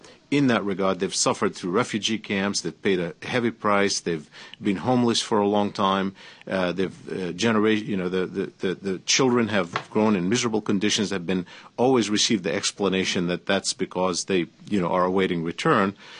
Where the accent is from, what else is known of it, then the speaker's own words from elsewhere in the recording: United States; I'm an American of Palestinian origin.